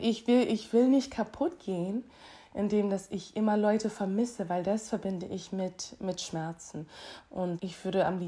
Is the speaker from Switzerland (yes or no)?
no; Miami, Florida, United States; German is a second language; now in Germany; Man fragt, wo ich herkomme und ich denke, aha, ich habe doch keinen Akzent. Entschuldigung, ich komme aus Miami. So, aber ich denke ein bisschen anders, ich spreche ein bisschen anders.